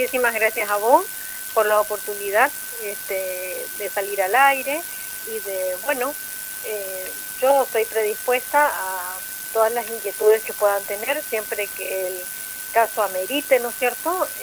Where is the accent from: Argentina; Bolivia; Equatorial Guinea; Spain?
Argentina; Bellavista, Corrientes; De allí me trasladé a la ciudad de Bellavista, donde soy oriunda, donde tengo toda mi familia